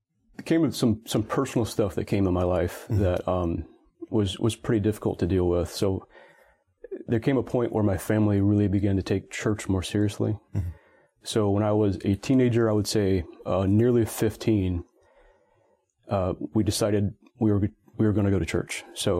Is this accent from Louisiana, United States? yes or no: no; Mississippi, United States; also born or lived in Washington State; So I grew up mostly in the Deep South. And I'm talking about South Mississippi, the best food in the world.